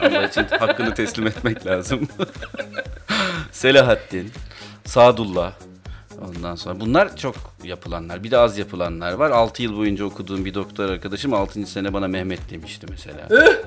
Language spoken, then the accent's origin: Turkish; Konya, Turkey; o zaman öyle Konya'da. Ben Konyalıyım.